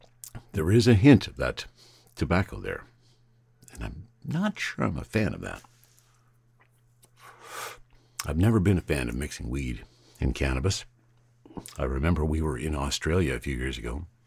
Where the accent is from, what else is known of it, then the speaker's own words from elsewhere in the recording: Canada; I'm from Canada.